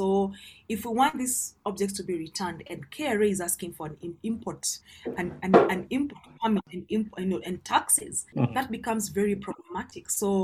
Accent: Kenya; And for me, I feel as Kenyan people, we are so detached from our history.

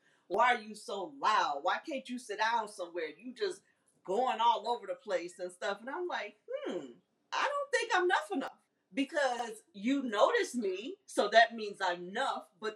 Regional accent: Jamaica; as a Jamaican, West Indian, Caribbean, Caribbean woman

